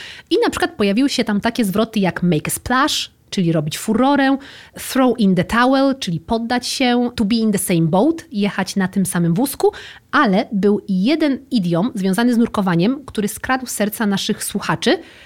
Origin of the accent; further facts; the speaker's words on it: Wrocław, Lower Silesian Voivodeship, Poland; Ja jestem z Wrocławia generalnie